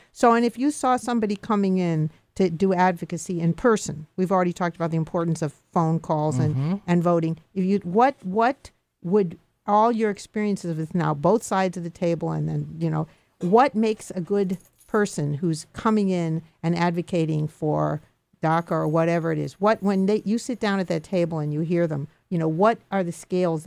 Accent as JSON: {"language": "English", "town": "Chicago", "region": "Illinois", "country": "United States", "tie": "born or raised there", "said": "I remember that very well, growing up in Chicago, and then going with my father, we would go to different legislative offices"}